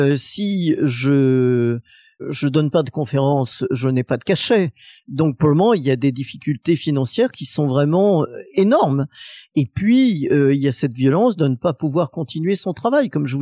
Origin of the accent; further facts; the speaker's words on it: Saint-Étienne, Auvergne-Rhône-Alpes, France; une à Saint-Étienne, ma ville natale